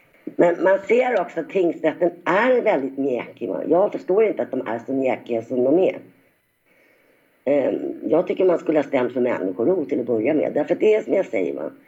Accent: Northern Cyprus, Cyprus; När jag är hemma på norra Cypern så ser jag män ruska upp ungar i huvudet

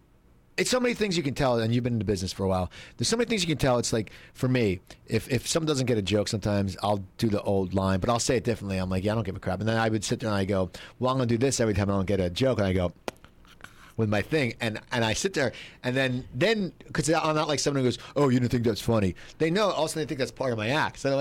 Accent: Cherry Hill, New Jersey, United States; When I did my hometown in Cherry Hill and Marlton, everything's changed since I've been back there.

